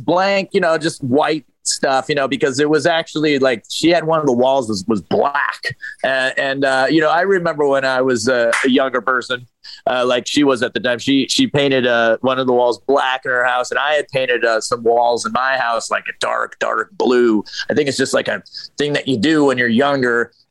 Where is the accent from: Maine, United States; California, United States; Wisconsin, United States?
Maine, United States; Portland; he's from Portsmouth, New Hampshire, which is near my hometown, Portland, Maine.